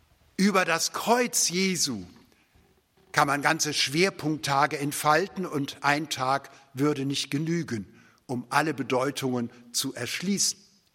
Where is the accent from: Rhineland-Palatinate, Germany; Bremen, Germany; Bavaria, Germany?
Rhineland-Palatinate, Germany; Bad Ems; Es ist gepflastert bis hoch zu meiner Heimat in Bad Ems